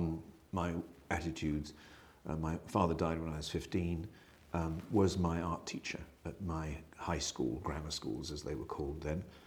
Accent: Bexhill-on-Sea, South East England, United Kingdom; I grew up in an Edwardian seaside resort town called Bexhill-on-Sea.

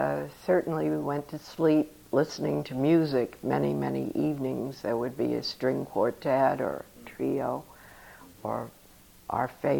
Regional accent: New Rochelle, New York, United States; And I was brought up in New Rochelle.

